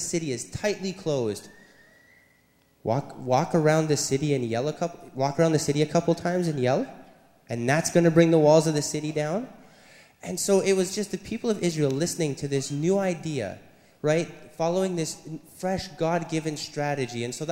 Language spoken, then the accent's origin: English; Manitoba, Canada; And I'm from Manitoba, so I know fishermen, right? Because in northern Manitoba, you do fly-in fishing.